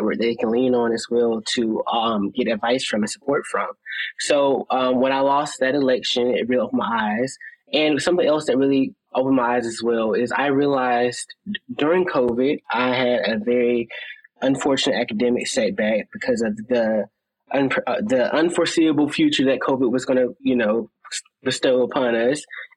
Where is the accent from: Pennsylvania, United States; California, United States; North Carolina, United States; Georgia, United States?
Georgia, United States; Warner Robins; I'm from Warner Robins, Georgia. I just turned 18 June 19th, on Juneteenth, actually.